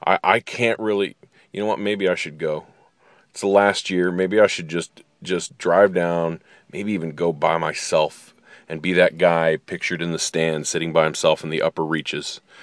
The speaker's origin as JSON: {"language": "English", "region": "Illinois", "country": "United States", "tie": "born or raised there", "said": "Well, I grew up in Illinois, but 29 miles from the Arch, and let's just say the Missouri game's a big deal."}